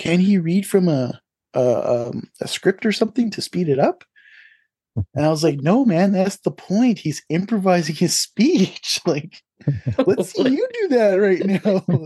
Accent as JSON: {"language": "English", "town": "Nipissing", "region": "Ontario", "country": "Canada", "said": "I'm from Nipissing, I live in Nipissing, Nipissing band member."}